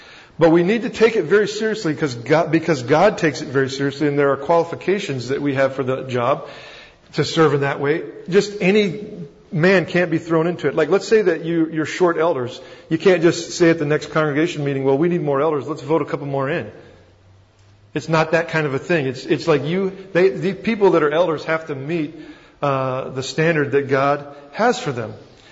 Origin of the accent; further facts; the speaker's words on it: Texas, United States; accent: Texas; I might be saying that wrong. Again, my Texas accent comes out.